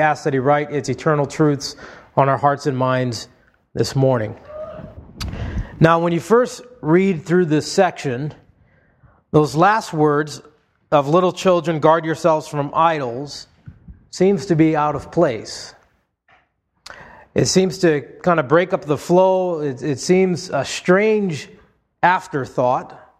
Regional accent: Hawaii, United States; I remember growing up in Hawaii and seeing the gods of my ancestors as they were carved out of blocks of wood.

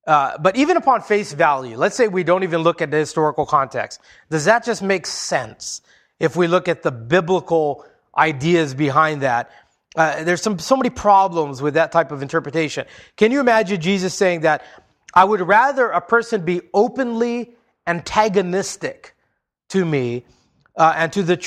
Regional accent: Hawaii, United States; I grew up in Hawaii where it can be both hot and humid.

